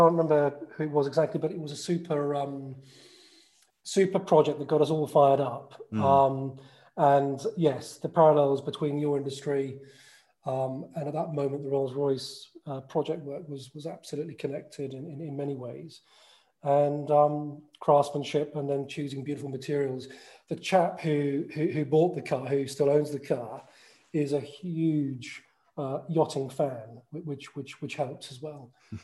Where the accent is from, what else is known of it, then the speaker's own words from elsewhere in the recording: France; moved away as an adult; That's when I came over from France.